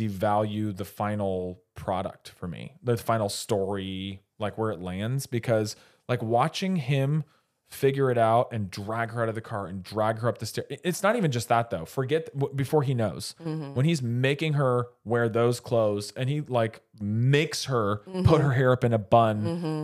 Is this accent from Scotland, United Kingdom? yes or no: yes; Scotland, United Kingdom; I'm Scottish.